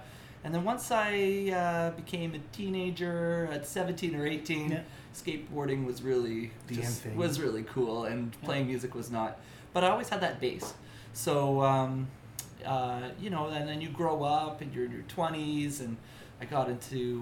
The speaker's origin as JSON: {"language": "English", "town": "Toronto", "region": "Ontario", "country": "Canada", "tie": "born or raised there", "said": "Oh, well, I grew up here in Toronto. Hello to my North York Steels and Young crew."}